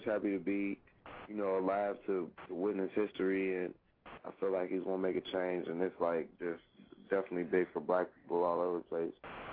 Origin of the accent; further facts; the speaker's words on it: Pittsburgh, Pennsylvania, United States; I'm from Pittsburgh, Pennsylvania, for anybody who don't know.